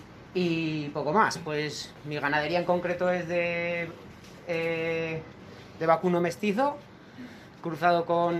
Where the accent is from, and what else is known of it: Basque Country, Spain